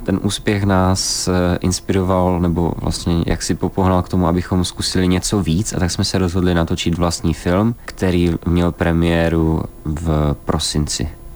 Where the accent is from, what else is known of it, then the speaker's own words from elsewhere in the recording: Ostrava, Moravian-Silesian Region, Czechia; Jsme z Ostravy a okolí, vlastně já a ještě jeden kamarád, Vláďa Blahoš, my jsme z Petřkovic a ti další dva jsou právě tady z centra, z Ostravy.